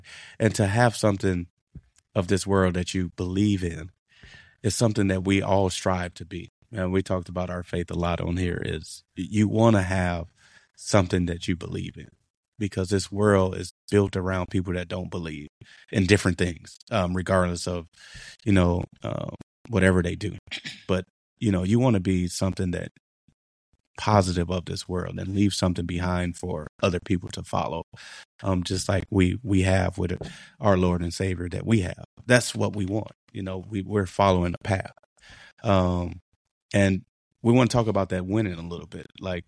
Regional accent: Chicago, Illinois, United States; the people that I grew up with in Chicago, I didn't take them with me

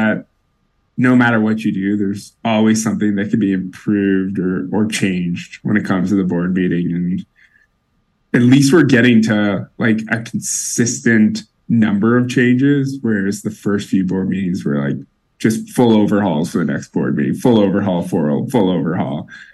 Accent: Canada; I hail originally from Canada, but now I kind of split time between Toronto and California.

